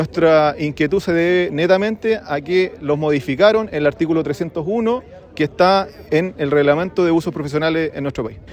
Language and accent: Spanish; Chile; somos nosotros los chilenos y traer personas extranjeras a nuestro país